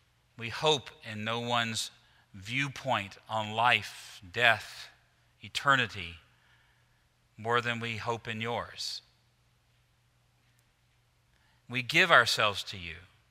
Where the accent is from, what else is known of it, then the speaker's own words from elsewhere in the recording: Roanoke, Virginia, United States; I'm from Roanoke, Virginia, so I'm down home, okay?